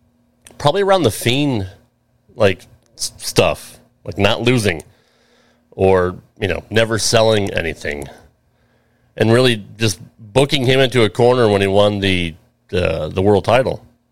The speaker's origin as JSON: {"language": "English", "region": "New England", "country": "United States", "tie": "born or raised there", "said": "the reason why I dislike AEW so much isn't because of my heritage growing up in New England, being a lifelong WWE fan."}